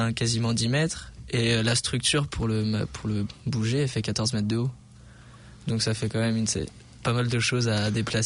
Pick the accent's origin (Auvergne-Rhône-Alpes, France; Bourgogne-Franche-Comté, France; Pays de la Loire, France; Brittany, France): Pays de la Loire, France; Nantes; also born or lived in Toulouse, France; Mais du coup, je suis né à Nantes, j'ai grandi à Nantes et après pour mes études, je suis allé à Toulouse.